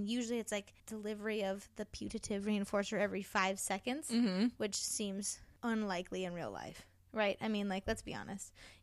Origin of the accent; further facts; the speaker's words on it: Canada; I'm just being Canadian right now